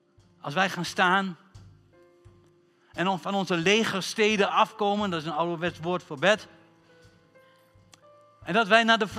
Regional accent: Ruurlo, Gelderland, Netherlands; Ik kom uit Reurlen, dat is Ruurlo, dat is een klein dorpje.

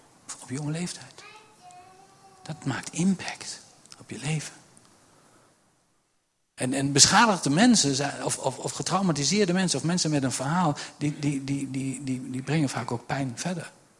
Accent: Netherlands; Dat vinden wij vaak lastig als Nederlanders.

